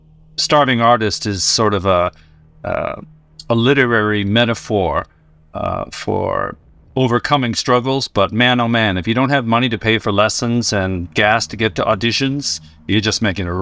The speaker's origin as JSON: {"language": "English", "town": "San Diego", "region": "California", "country": "United States", "tie": "born or raised there", "said": "I grew up in San Diego, and there's a town outside called La Mesa, and they had little drama schools run by one woman"}